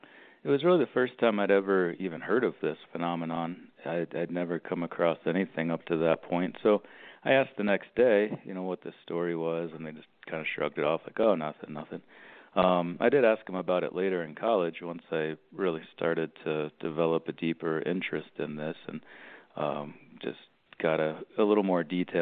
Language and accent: English; Ohio, United States; I grew up in Northeast Ohio in a very rural part of the state, and specifically in Amish country where a lot of Amish people live.